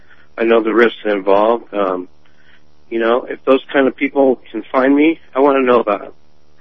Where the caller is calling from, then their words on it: Erie, Pennsylvania, United States; So, to me, I'm from Erie, Pennsylvania.